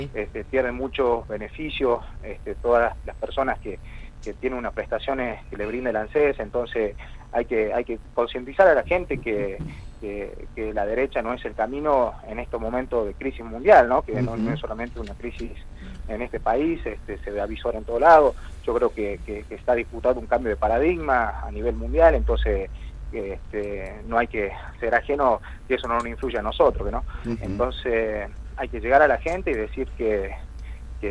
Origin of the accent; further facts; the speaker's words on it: Salta, Argentina; Soy salteño, fui a estudiar y volví.